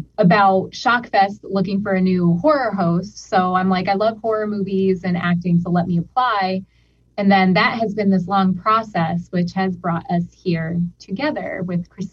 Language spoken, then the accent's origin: English; East Coast, United States; now in Hartford, United States; So I am an actress from the East Coast.